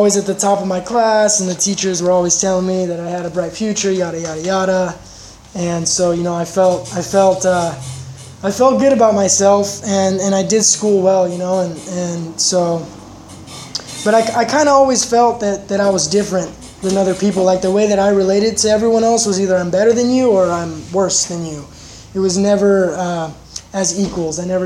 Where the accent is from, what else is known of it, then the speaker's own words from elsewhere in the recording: Santa Barbara, California, United States; I'm from Santa Barbara, born and raised.